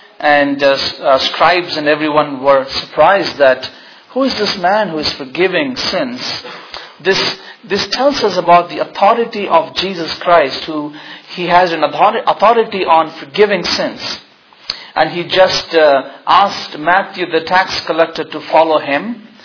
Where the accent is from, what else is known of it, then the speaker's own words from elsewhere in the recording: India; English is a second language; I come from India, where Hinduism is a majority of people are Hindus.